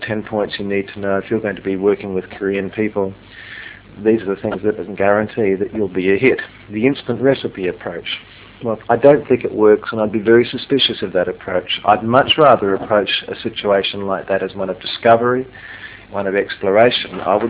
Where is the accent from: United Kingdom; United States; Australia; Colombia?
Australia; I'm Australian, they're Egyptian.